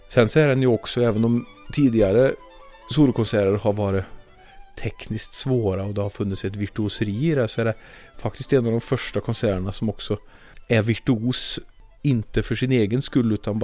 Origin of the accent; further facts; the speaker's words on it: Värmland, Sweden; vi kan väl egentligen bara vara stolta över att vi som värmlänningar har inte bara duktiga tonsättare